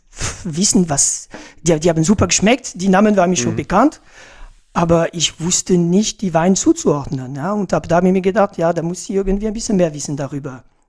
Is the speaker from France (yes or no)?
yes; France; now in Germany; Nee, also Franzose bin ich so oder so.